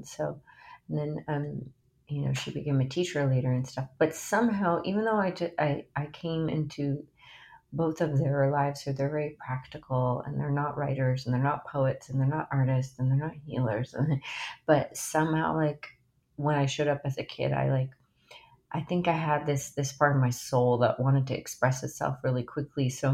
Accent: the South, United States; also born or lived in Brazil; where I grew up in the South with the really kind of Protestant Christian South. And then my father being Brazilian and I grew up partially in Brazil.

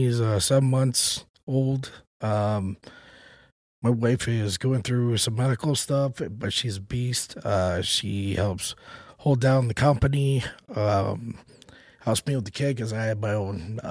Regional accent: Minnesota, United States; I'm from Minnesota.

